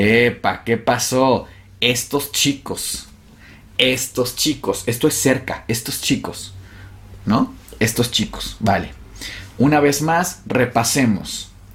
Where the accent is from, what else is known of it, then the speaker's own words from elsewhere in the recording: Mexico; Para nosotros los mexicanos eso tiene todo el sentido del mundo.